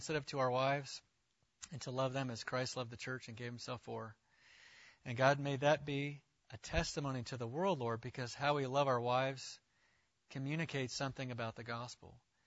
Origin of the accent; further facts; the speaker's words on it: the South, United States; I grew up in the South where around guys who would kind of make jokes out of their wife.